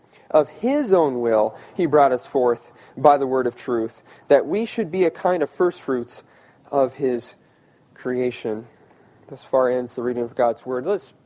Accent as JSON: {"language": "English", "town": "Omaha", "region": "Nebraska", "country": "United States", "said": "I'm originally from Omaha, Nebraska, so go Big Red."}